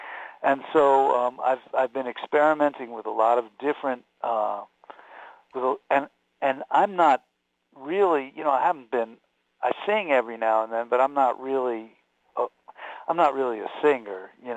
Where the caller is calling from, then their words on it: Brooklyn, New York, United States; I'm calling from my apartment on a fifth floor of a walk-up in Brooklyn.